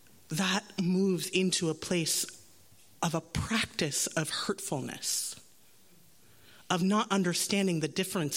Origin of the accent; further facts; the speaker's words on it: Los Angeles, California, United States; And I grew up in the First Unitarian Church of Los Angeles.